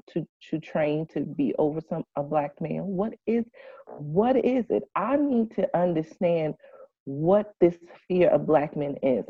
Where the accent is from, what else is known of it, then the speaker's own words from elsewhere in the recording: Bronx, New York, United States; when I grew up in the Bronx, I really believed as a kid that this was like, everywhere was like this.